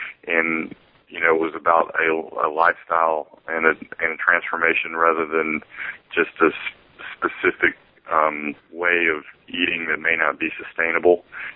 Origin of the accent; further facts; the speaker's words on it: Atlanta, Georgia, United States; I'm from Atlanta, Georgia.